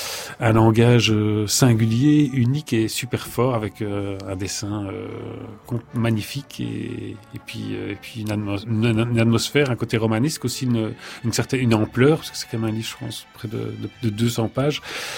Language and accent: French; Belgium; moi, je suis belge